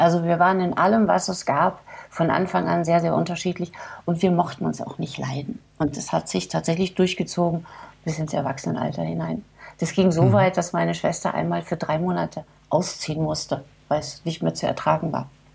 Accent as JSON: {"language": "German", "town": "Munich", "region": "Bavaria", "country": "Germany", "lives_now": "Lower Saxony, Germany", "said": "weil ich habe in München ja Dialekt gesprochen und das dann im tiefsten Niedersachsen."}